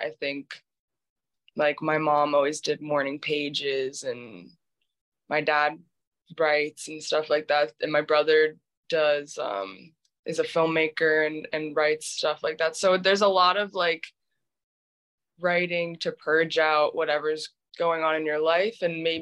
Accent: New York City, New York, United States; I mean, I grew up in Meatpacking District, like West Village area.

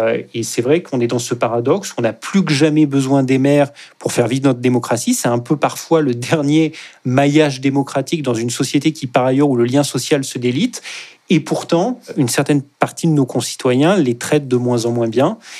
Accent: Auvergne-Rhône-Alpes, France; là où j'ai grandi, dans l'Allier

